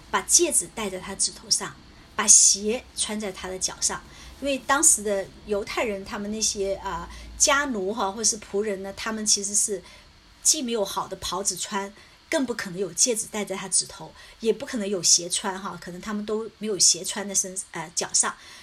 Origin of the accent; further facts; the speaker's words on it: China; 因为我们中国人都知道